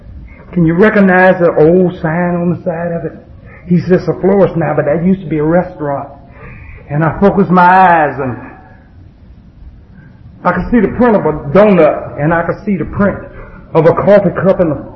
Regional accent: Atlanta, Georgia, United States; I'm from Atlanta.

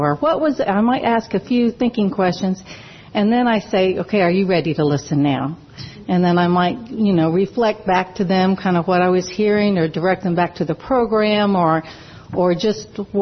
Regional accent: Wichita, Kansas, United States; And I am from Wichita, Kansas. And I am so happy to be here in Atlanta and at the International.

